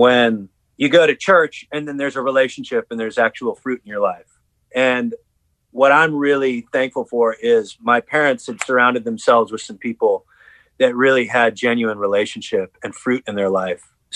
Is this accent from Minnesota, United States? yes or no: no; Palatine, Illinois, United States; now in Tennessee, United States; Yep, born and raised in Palatine. Didn't leave Palatine until after high school. So yeah, my whole upbringing was there.